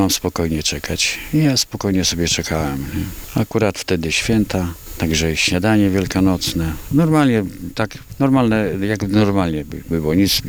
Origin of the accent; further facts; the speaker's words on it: Zwierzyniec, Lublin Voivodeship, Poland; Jeszcze mieszkając w moim rodzinnej miejscowości Zwierzyniec, to tam przez cały czas mam styczność z wodą.